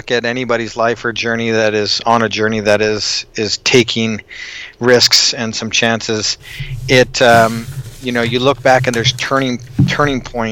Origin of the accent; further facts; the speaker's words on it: Canada; I grew up in Canada as a wrestler, and you know, you either play hockey or basketball, and if you're too short, you wrestle.